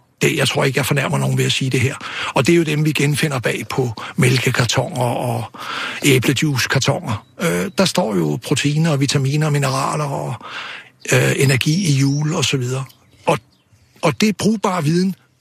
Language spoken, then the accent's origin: Danish; Rødovre, Capital Region of Denmark, Denmark; Jeg er vokset op i Storkøbenhavn i en forstad ude i Rødovre.